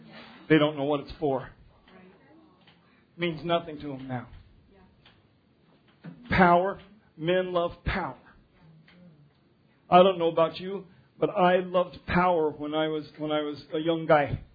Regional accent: Commerce City, Colorado, United States; You know you're in good standing growing up in Commerce City because you can speak a lot of Spanish before you go to Honduras.

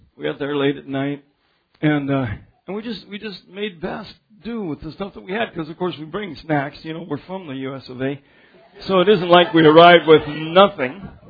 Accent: United States; Look, first off, I'm from the United States.

